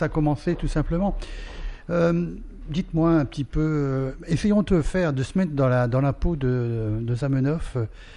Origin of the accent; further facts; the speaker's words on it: Hauts-de-France, France; quelqu'un que je connais bien, qui est de ma région natale, qui est du nord de la France, qui est de Dunkerque